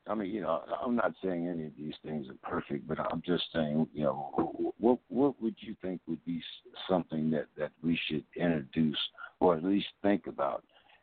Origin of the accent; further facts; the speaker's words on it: Youngstown, Ohio, United States; You know, I've told everyone that, you know, I'm from Youngstown, Ohio.